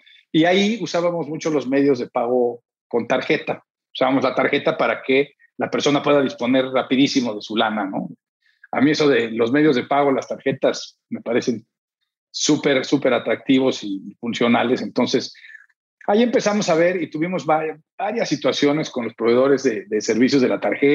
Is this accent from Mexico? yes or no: yes; Mexico; now in San Diego, United States; ¿qué hago aquí en San Diego? ¿No? Estoy aquí, pero yo soy mexicano.